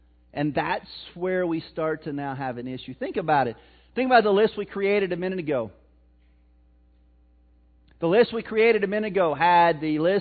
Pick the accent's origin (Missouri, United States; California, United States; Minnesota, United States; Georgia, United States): Missouri, United States; I'm from Missouri, my bad.